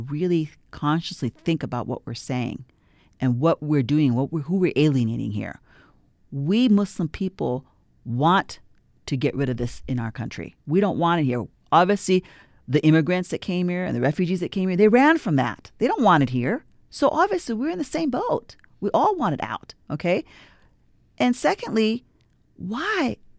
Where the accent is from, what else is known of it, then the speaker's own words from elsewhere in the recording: California, United States; now in Utah, United States; I'm very lucky to be in Utah. I grew up in California.